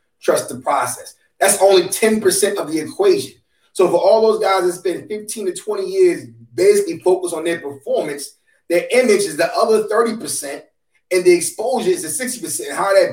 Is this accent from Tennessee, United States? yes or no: no; New York, United States; New York. So lacrosse is big out there.